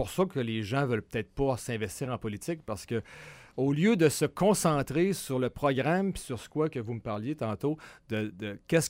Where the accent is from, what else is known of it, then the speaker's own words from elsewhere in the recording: Giffard, Quebec, Canada; parce que je venais de Giffard.